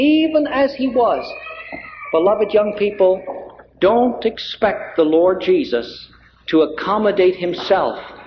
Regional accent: Canada; being a Canadian

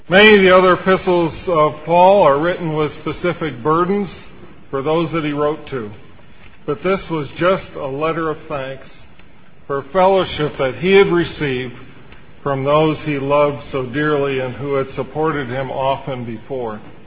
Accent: Vestal, New York, United States; And growing up in Vestal, the older brothers used to quote J.R. Gill over and over again.

